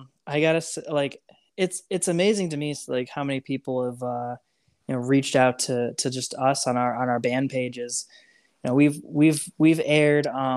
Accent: Michigan, United States; now in Nashville, United States; When we come back to Michigan, it's actually very sentimental for me, because that's my hometown. Coming back to Michigan. And there's going to be a lot of people there that maybe have known me before I even moved to Nashville.

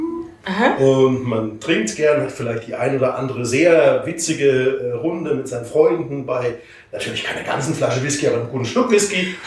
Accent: Bavaria, Germany; now in Munich, Germany; Ich komme eigentlich aus Unterfranken, dort aus der Fränkischen Rhön, lebe aber seit 18 Jahren in München.

